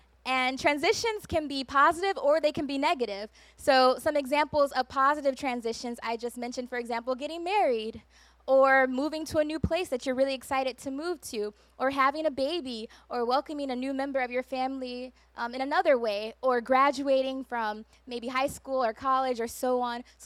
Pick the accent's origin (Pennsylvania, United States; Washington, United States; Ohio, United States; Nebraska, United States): Ohio, United States; Cleveland; moved away as an adult; I moved away from Cleveland, Ohio, that's where I'm from, where my family is, when I was 18 years old to go to school.